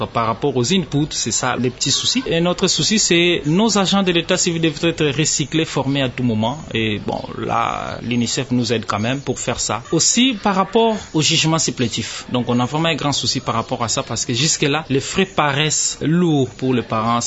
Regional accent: DR Congo; born there; Je suis né en RDC, j'ai obligatoirement l'identité congolaise, la nationalité congolaise.

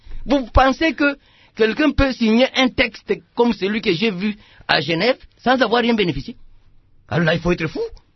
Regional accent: Mbuji-Mayi, Kasaï-Oriental, DR Congo; Je viens de Mbujimayi.

